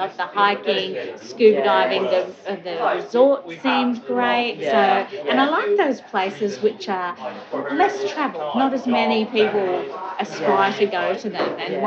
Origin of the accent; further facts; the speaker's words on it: Brisbane, Queensland, Australia; my hometown of Brisbane.